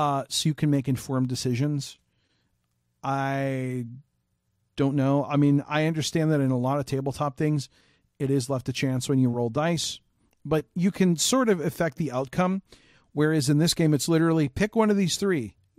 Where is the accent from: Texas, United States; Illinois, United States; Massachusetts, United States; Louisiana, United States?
Illinois, United States; Chicago; I grew up in Chicago. I still live here.